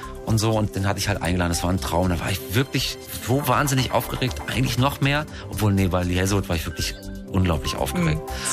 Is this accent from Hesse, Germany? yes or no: no; Berlin, Germany; Als Berliner hatten wir noch die beiden Ostprogramme.